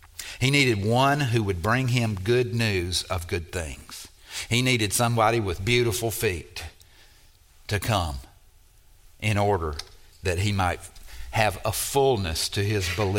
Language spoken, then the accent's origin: English; Mississippi, United States; And I did that because I'm from Mississippi and we take things, you know.